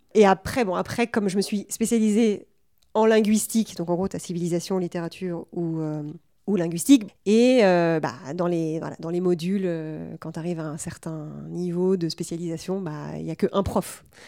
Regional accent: Poitiers, Nouvelle-Aquitaine, France; now in Paris, France; je ne voulais pas venir vivre ici, à Paris. J'avais vraiment... j'ai grandi à Poitiers, il faut savoir. Poitiers, qui est une ville qui n'existe pas sur la carte de la météo.

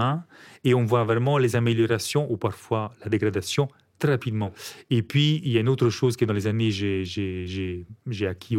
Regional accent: Italy; French is a second language; moved away as an adult; now in Belgium; Et de mon accent, vous avez compris, je ne suis pas belge, je suis un petit italien et je suis en Belgique depuis 2001. Donc ça fait 23 ans.

